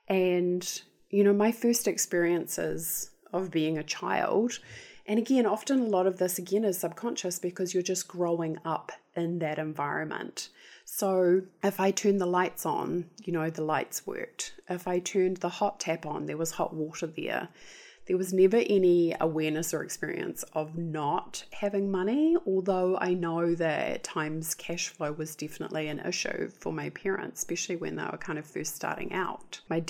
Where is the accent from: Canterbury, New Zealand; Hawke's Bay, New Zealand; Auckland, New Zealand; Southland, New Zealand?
Canterbury, New Zealand; Banks Peninsula; I was 6 going on 7 when I had a major life change, which is when my family moved. We moved from North Canterbury and we moved to Banks Peninsula.